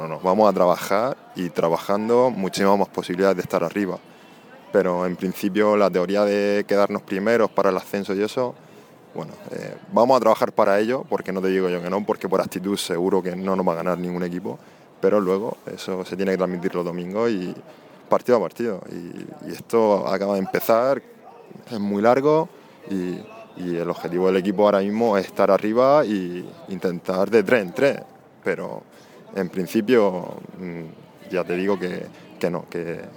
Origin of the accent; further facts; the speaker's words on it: Ceutí, Region of Murcia, Spain; porque yo soy de Ceutí y allí jugaba un equipo de fútbol femenino